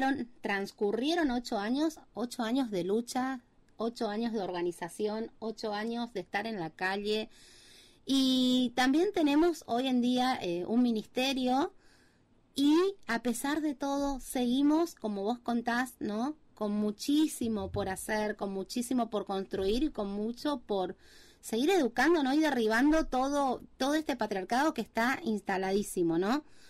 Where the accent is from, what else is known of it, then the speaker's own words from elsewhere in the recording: Corrientes, Argentina; nosotros somos de Corrientes